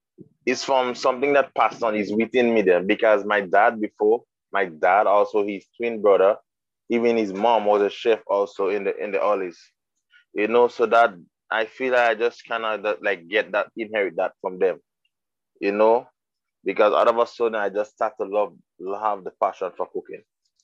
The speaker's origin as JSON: {"language": "English", "country": "Grenada", "tie": "born or raised there", "said": "Well, first of all, I'm from Carriacou, born and raised, you know, and for the past few years."}